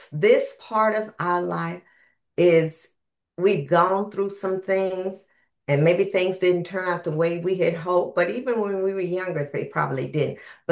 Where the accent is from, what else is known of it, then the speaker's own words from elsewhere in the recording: Texas, United States; I'm originally from East Texas. There are no big cities in East Texas.